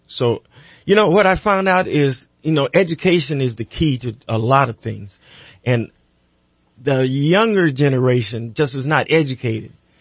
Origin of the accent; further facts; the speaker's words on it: California, United States; now in Redding, United States; And now being in Redding, California, I came from Southern California. I worked in corrections.